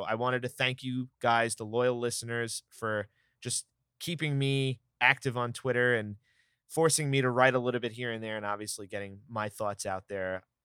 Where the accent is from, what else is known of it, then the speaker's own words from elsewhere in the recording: New York, United States; accent: New York; any typical Islander fan or New Yorker even, right? Because I'm sure that my New York accent comes out from time to time.